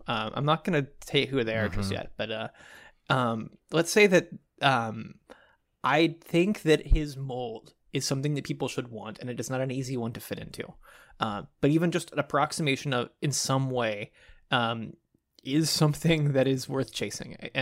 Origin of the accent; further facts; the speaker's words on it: Dallas, Texas, United States; I never had an allegiance necessarily as a kid growing up in Dallas